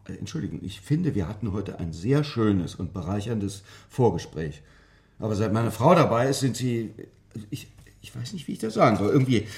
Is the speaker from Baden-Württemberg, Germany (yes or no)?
no; North Rhine-Westphalia, Germany; Ja, mein Vater war Frontenmaler in einer Möbelbude in Ostwestfalen. Ich komme aus der Welthauptstadt der Küchen.